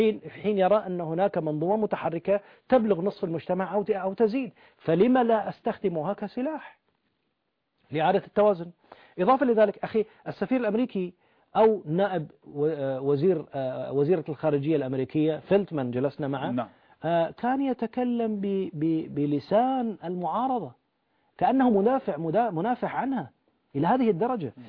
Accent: Bahrain; حصل عندنا في البحرين

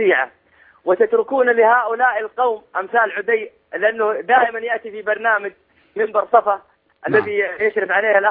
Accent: Saudi Arabia; أنا من المملكة العربية السعودية

